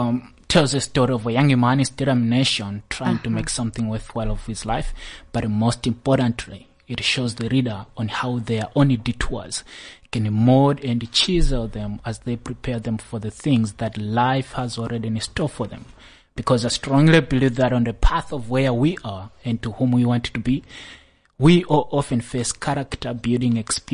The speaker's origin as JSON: {"language": "English", "country": "Malawi", "moved": "as an adult", "lives_now": "South Africa", "said": "So I'm from Malawi."}